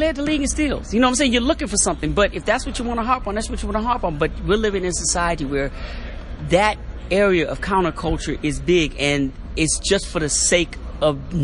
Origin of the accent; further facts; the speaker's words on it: Chicago, Illinois, United States; You know, they wanted me to write it because I'm from Chicago